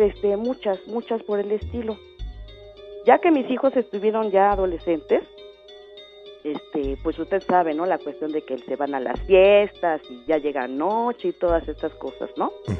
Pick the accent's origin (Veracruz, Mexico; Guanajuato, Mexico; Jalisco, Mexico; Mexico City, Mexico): Mexico City, Mexico; Xochimilco; now in State of Mexico, Mexico; Pero en mi juventud, mi adolescencia, viví en Xochimilco.